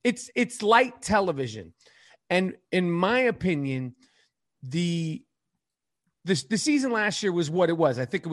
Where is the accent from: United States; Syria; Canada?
United States; New York City, New York; New York City, born and raised in New York City.